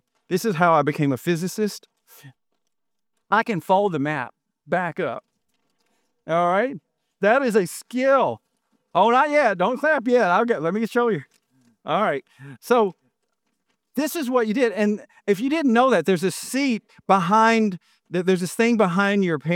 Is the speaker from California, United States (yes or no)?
no; Huntsville, Alabama, United States; So we got an Alabama map, and I'm from Huntsville right up here. There's Huntsville. That's my hometown.